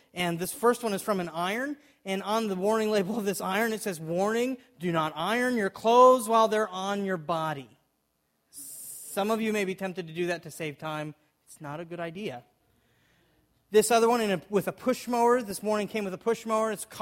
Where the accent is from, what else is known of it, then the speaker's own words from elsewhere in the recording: Arizona, United States; It really resonates with me because I'm from Arizona, as I told you a little bit earlier, and everybody in Arizona